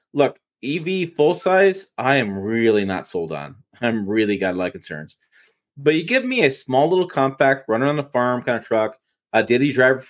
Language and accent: English; Michigan, United States; I grew up in Michigan, we had Myers dominated.